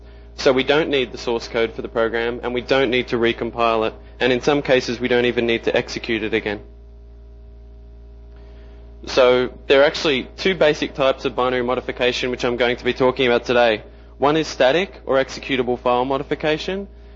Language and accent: English; Sydney, New South Wales, Australia; I'm from Sydney, Australia.